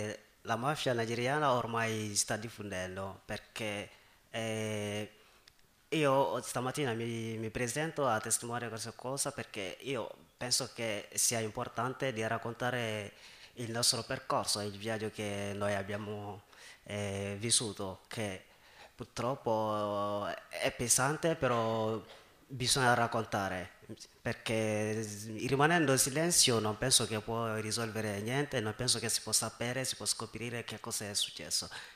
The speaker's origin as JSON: {"language": "Italian", "country": "Mali", "second_language": "Italian", "said": "anche nel mio paese, che è del Mali"}